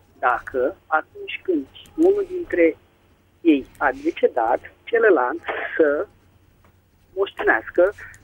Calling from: Bucharest, Romania; sunt din București.

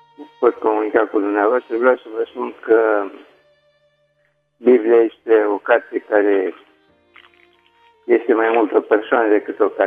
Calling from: Bucharest, Romania; din București.

